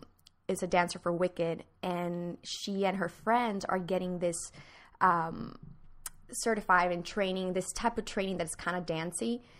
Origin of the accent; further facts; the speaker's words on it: Puerto Rico; Well, growing up in Puerto Rico, like, acting is not, like, a thing that, you know